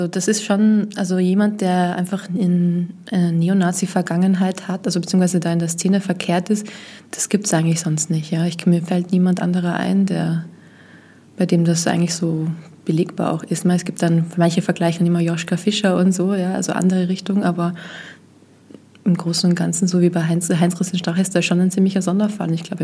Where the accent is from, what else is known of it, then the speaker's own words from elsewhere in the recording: Austria; now in Munich, Germany; wie sehr wir da als Österreicher